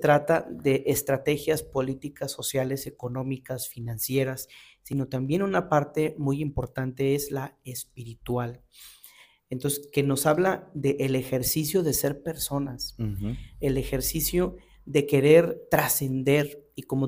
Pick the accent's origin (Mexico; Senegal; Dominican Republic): Mexico; Ya también como mexicanos tenemos también esta tradición del meme y todo